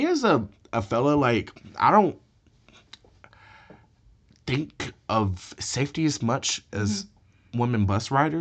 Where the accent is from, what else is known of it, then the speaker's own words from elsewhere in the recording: Detroit, Michigan, United States; I'm like, I'm from Detroit. That's why.